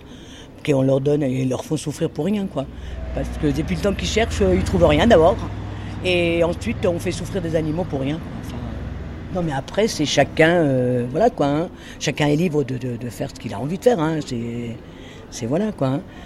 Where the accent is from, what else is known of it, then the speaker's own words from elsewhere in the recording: Villarrubiela, Spain; Villarrubiela, qui est le nom de mon village natal en Espagne